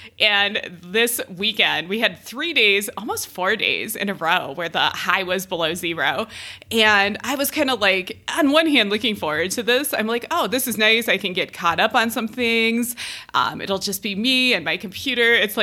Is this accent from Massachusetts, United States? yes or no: no; Cleveland, Ohio, United States; now in Denver, United States; I'm from Cleveland, so I'm used to it being like really cold, really windy, really snowy in the winter.